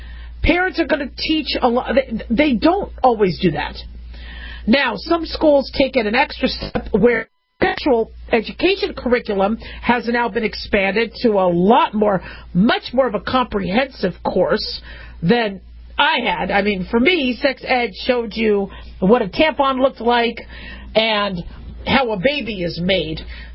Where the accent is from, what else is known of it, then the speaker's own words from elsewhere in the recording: Arizona, United States; also born or lived in California; I grew up in California for a little bit, and we had to do earthquake drills. That was nice. That was great. Growing up in Arizona, we had desert survival courses.